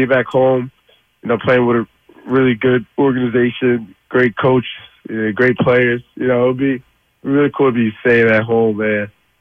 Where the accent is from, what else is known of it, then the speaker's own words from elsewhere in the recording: Philadelphia, Pennsylvania, United States; That's what they just first think because I'm from the Philly area and I live here.